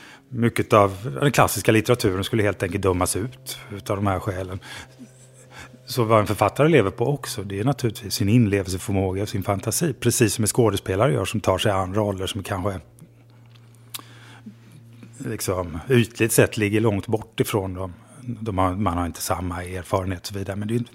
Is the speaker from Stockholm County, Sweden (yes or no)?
no; Falkenberg, Halland County, Sweden; Jag skulle gärna vilja återvända till min hemstad Falkenberg igen.